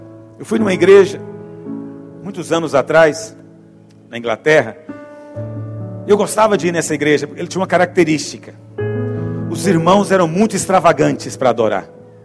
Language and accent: Portuguese; Goiás, Brazil; Porque eu sou goiano